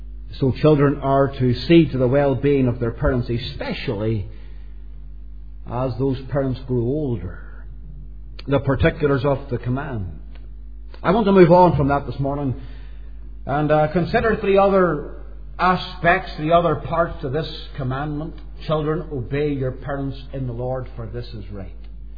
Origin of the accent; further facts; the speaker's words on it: Derry, Northern Ireland, United Kingdom; being in a shop at Londonderry, my hometown, standing at the counter waiting to be served.